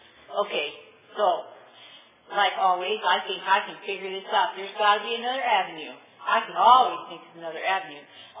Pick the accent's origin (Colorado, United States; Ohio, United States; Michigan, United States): Michigan, United States; And I'm from Michigan.